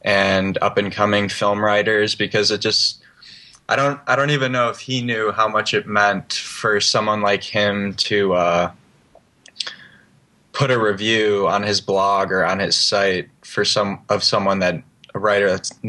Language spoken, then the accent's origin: English; Chicago, Illinois, United States; And more personally, I grew up in Chicago.